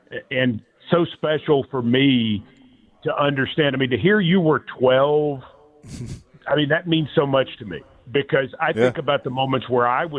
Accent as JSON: {"language": "English", "town": "Franklin", "region": "Tennessee", "country": "United States", "said": "I'm some guy from Franklin"}